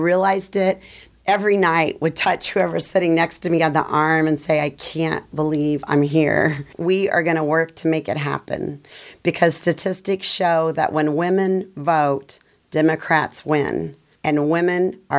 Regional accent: Indiana, United States; When I met anyone, I said I was from Indiana, I always said, I'm sorry about Mike Pence.

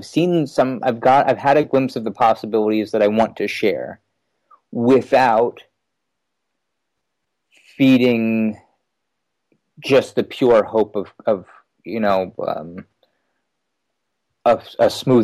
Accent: New York, United States; because I'm a New Yorker that's never had any money.

